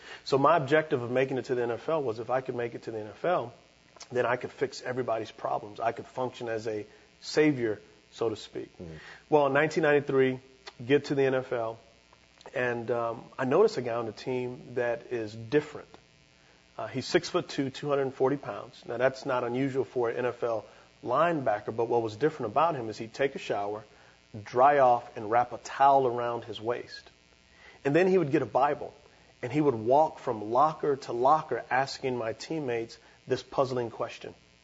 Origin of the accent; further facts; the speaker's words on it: San Antonio, Texas, United States; born or raised there